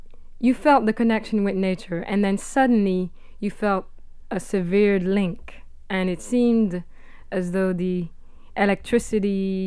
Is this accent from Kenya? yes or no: yes; Kenya; because I grew up in East Africa, in Kenya, and I could immediately feel the same vibration